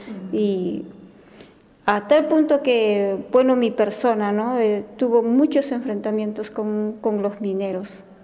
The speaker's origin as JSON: {"language": "Spanish", "town": "San Mateo", "region": "Lima", "country": "Peru", "said": "Soy de San Mateo, Perú."}